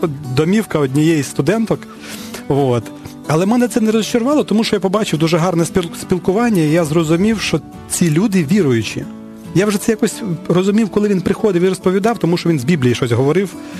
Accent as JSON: {"language": "Ukrainian", "region": "Zhytomyr Oblast", "country": "Ukraine", "lives_now": "Kyiv, Ukraine", "said": "я сам з Житомирської області, і коли я закінчив школу, це було 92-й рік, я вирішив поїхати до Києва"}